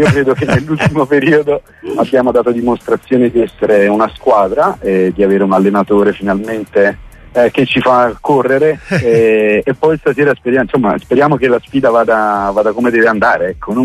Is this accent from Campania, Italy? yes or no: yes; Naples, Campania, Italy; sono napoletano